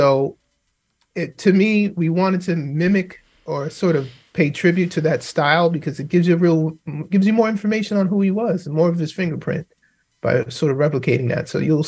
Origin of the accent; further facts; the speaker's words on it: Queens, New York, United States; And, growing up in Queens myself, I knew that there was a school named after him and I knew he had lived in Queens for a time